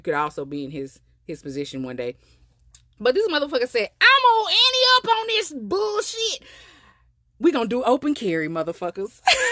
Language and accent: English; Texas, United States; So, I am a Texan. Born and motherfucking raised. And I fucking hate it here.